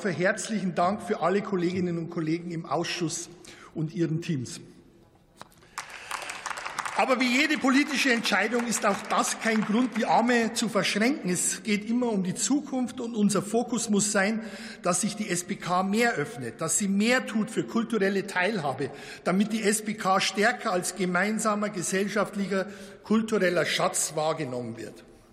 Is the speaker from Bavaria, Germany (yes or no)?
yes; Bavaria, Germany; es freut mich, dass ich als Niederbayer meine letzte Rede hier im Deutschen Bundestag ausgerechnet zur Reform der Stiftung preußischer Kulturbesitz halten darf.